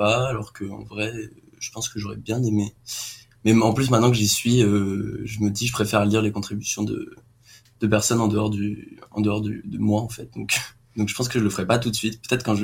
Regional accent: Paris, Île-de-France, France; also born or lived in Lille; moi, je suis de Paris, du coup, et même avant à Lille

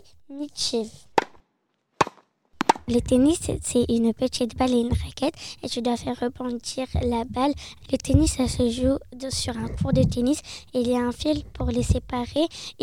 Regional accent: Turkey; j'ai 9 ans, je suis turque.

